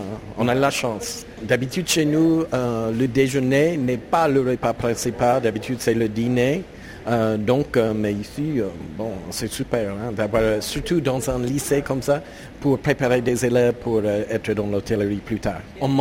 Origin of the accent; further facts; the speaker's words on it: Georgia, United States; je suis de l'État de Géorgie.